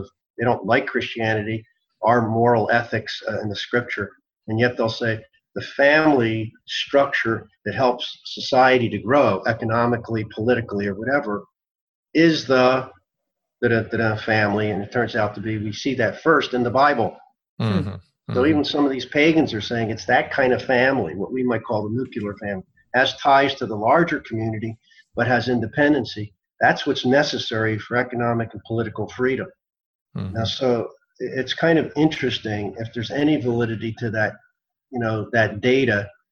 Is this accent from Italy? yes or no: yes; Italy; You know, I come from Italy